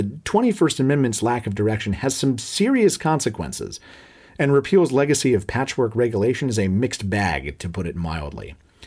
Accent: New York, United States; For example, in my home state of New York, you can sell beer and wine in the same place

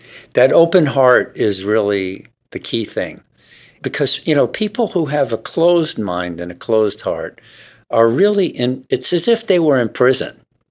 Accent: New York, United States; So I grew up in New York and, you know, and I learned a lot from living in an Irish neighborhood, from living in an Italian neighborhood

